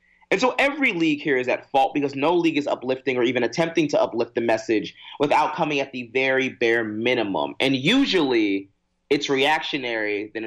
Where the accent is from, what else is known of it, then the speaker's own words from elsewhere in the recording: Philadelphia, Pennsylvania, United States; I'm a Philadelphian, and sports are really what we do.